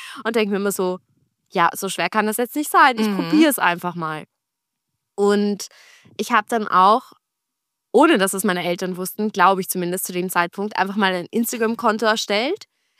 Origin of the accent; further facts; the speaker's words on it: Vienna, Austria; Ich bin aus Österreich, für alle, die sich wundern, was das für ein Dialekt ist. Ich bin aus Wien und ich lebe auch in Wien.